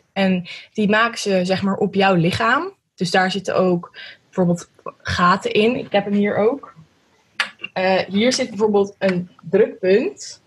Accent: Gouda, South Holland, Netherlands; ik ben 18 jaar en ik kom uit Gouda.

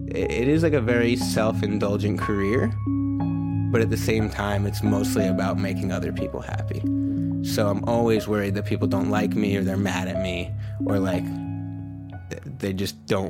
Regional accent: New York, United States; no, but I'm from New York, and I want to do this.

